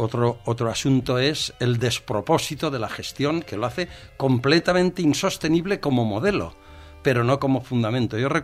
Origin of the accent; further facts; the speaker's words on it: Valencian Community, Spain; es imposible, como valencianos, tolerar ser la comunidad más maltratada por la financiación del Estado